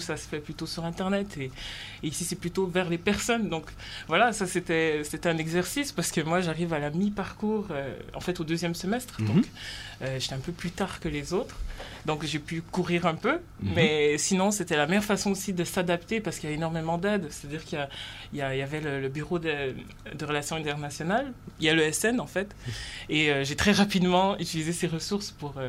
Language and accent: French; Montreal, Quebec, Canada; now in France; comme je viens de Montréal, je parle français